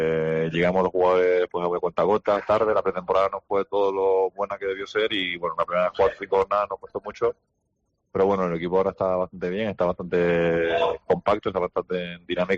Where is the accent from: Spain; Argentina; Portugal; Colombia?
Spain; La Laguna, Canary Islands; Yo nací en Gran Canaria, pero me crié toda mi vida en Tenerife, en La Laguna.